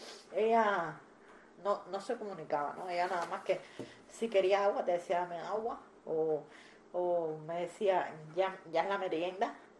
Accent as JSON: {"language": "Spanish", "region": "Havana", "country": "Cuba", "said": "No, yo soy de La Habana."}